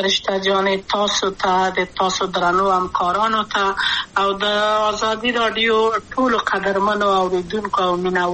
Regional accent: Kabul, Afghanistan; also born or lived in Maidan Wardak; ولایت یم، د پلار مې د وردګو ولایت ته خلیګن شې کې د لید کابل په تخت پل سیمه کې یم او لویا شویم کابل کې یم.

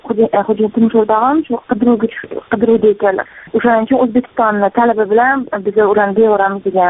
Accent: Tashkent, Uzbekistan; Xo'p, men O'zbekiston Toshkent shahridanman.

